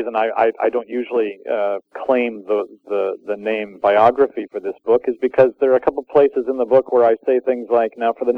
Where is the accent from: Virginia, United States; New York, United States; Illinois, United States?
Illinois, United States; Wheaton; I grew up in Wheaton, Illinois, you know, the mecca of evangelicalism.